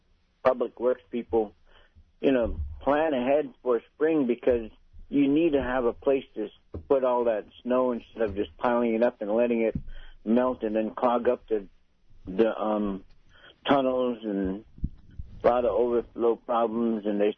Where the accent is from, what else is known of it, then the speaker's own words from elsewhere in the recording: Bethel, Alaska, United States; now in Anchorage, United States; since I'm living here in Anchorage, I had to call that 729-1800 and request a provider since I'm from Bethel.